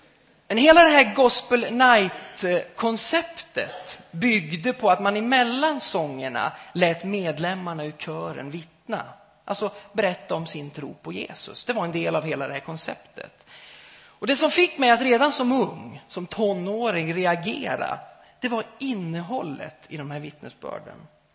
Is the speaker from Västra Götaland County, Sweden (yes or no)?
no; Gävleborg County, Sweden; I en av våra så kallade pissbäckar hemma i Hälsingland